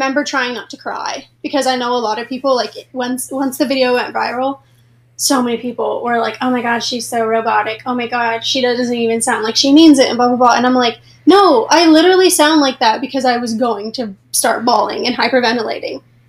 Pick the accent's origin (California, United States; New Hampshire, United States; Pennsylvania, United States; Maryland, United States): Pennsylvania, United States; Erie; Like, I'm from Erie, Pennsylvania. Nobody gets out of here.